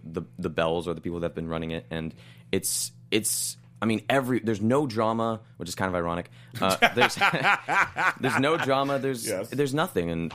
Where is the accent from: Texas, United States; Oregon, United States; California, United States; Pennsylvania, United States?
California, United States; Los Angeles; I'm from LA.